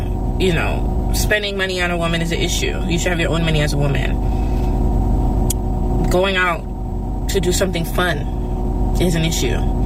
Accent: New York, United States; Maybe it's because I'm from New York.

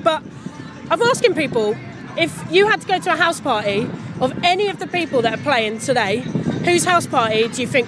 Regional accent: Guildford, South East England, United Kingdom; I'm from Guildford.

